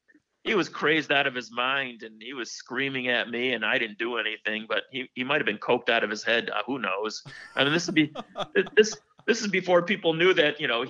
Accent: Chicago, Illinois, United States; I've covered 12 major championships in my hometown, you know, the 6 Bulls championships, 3 Hawks, drank out of the Stanley Cup

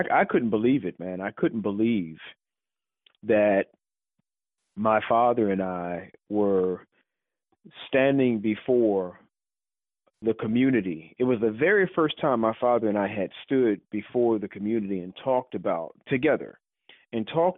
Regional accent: Chicago, Illinois, United States; I'm originally from Chicago

